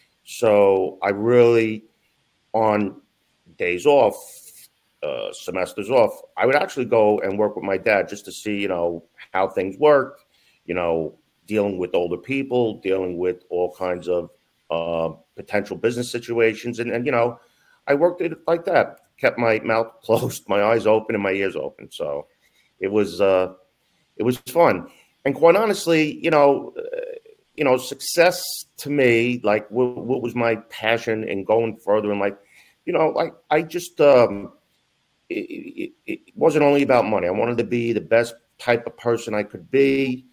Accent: Brooklyn, New York, United States; So I was originally from Brooklyn, New York. I was a very active young boy.

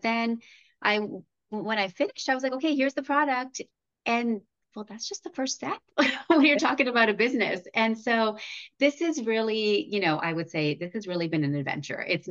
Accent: Canada; moved away as an adult; now in United States; So I'm originally Canadian. I was born and raised in Canada.

